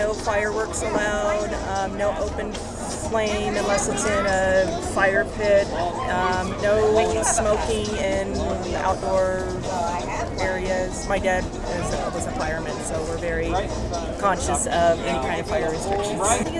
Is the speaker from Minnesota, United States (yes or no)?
no; Riverside, California, United States; Riverside, California.